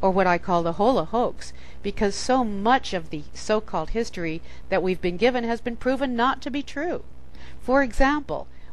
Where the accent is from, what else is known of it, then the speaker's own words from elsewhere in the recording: United States; And as an American, I want to get to the truth about a whole lot of things.